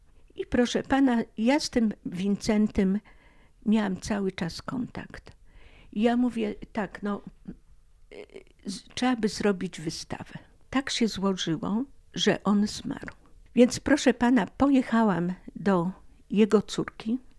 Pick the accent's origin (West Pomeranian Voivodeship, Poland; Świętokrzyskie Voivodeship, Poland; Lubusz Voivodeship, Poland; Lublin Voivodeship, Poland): Lublin Voivodeship, Poland; Nałęczów; mówię, że jestem z Nałęczowa.